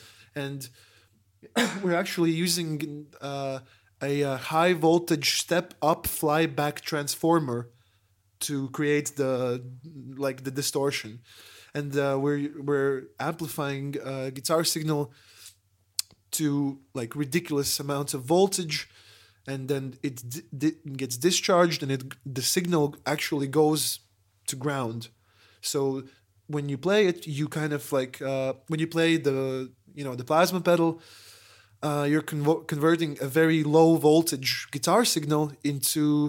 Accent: Latvia; We're tourists from Latvia.

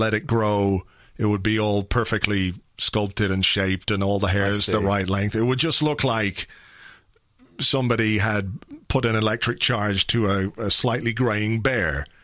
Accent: London, United Kingdom; born there; I was born in London, so I get it from that point of view.

